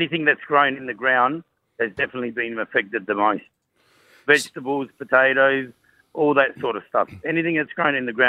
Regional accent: South Australia, Australia; So we're actually from the Adelaide Hills, so up in the hills

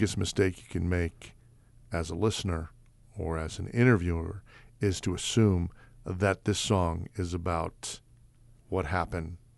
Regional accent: New York City, New York, United States; You know, I grew up in New York City, and my earliest musical influences were from my dad, who used to make me listen to Beethoven records when I was 5 years old.

